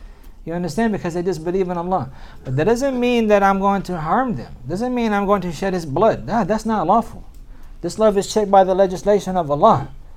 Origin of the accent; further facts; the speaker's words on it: Oklahoma, United States; I'm from Oklahoma.